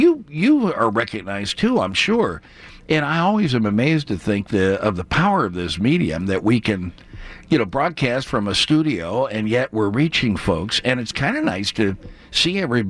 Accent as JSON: {"language": "English", "town": "Pittsburgh", "region": "Pennsylvania", "country": "United States", "tie": "born there", "said": "I was born in Pittsburgh. That's where my folks are from. We moved out there and lived for 13 years."}